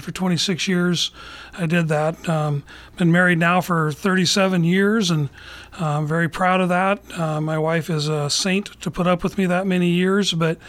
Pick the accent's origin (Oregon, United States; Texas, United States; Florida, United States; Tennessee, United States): Oregon, United States; Oakland; So I'm very fortunate to have grown up here in Douglas County. I grew up in Oakland with my mom and dad and my three brothers, and all my brothers still live here in Oregon.